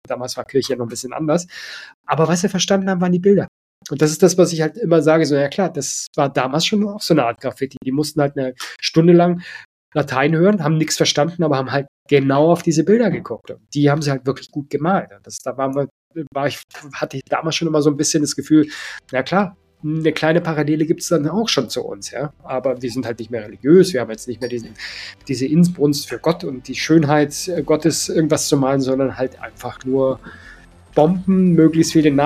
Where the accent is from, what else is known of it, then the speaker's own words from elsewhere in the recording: Swabia, Germany; ich komme eben aus dem Schwäbischen